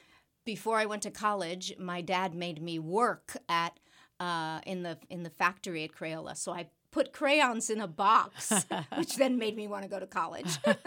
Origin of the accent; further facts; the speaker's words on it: Pennsylvania, United States; And I said, well, tell me, I'm from Pennsylvania.